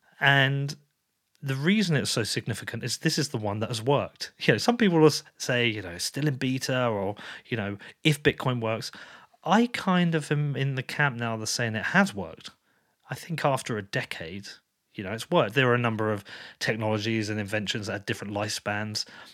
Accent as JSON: {"language": "English", "country": "United Kingdom", "said": "because we're both British."}